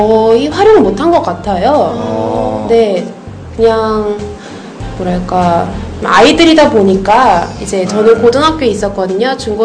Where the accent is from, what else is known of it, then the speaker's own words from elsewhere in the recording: South Korea; 네, 저 한국에서 왔어요.